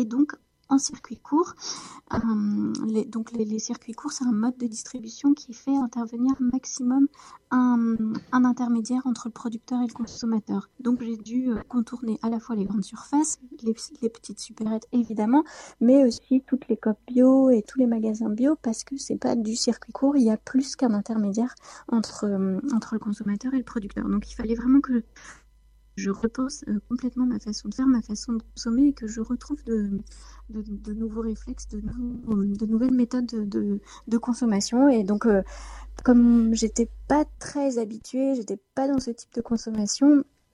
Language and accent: French; Normandy, France; moi, je suis une Normande et au cours d'un de mes périples en Normandie